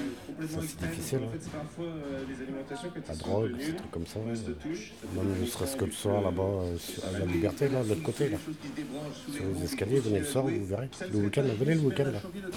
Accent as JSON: {"language": "French", "town": "Saint-Pierre", "country": "Réunion", "said": "Oui, mais moi, je suis de Saint-Pierre, on appelle ça les petits zef."}